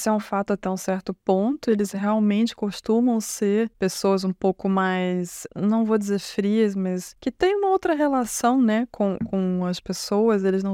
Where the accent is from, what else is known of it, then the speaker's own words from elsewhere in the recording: Brazil; A gente tem que, talvez, como brasileiro, criar menos expectativa